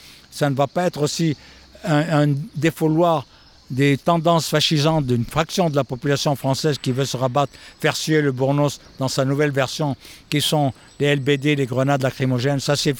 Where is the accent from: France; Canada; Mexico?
France; J'en parle en tant que Français